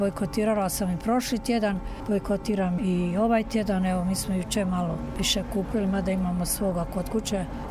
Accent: Gunja, Vukovar-Syrmia County, Croatia; Ja dolazim iz Gunje, ali kod nas je isto bojkot.

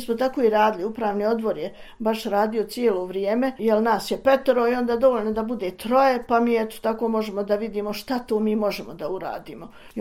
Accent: Brčko District, Bosnia & Herzegovina; a ja sam iz Brčkog distrikta.

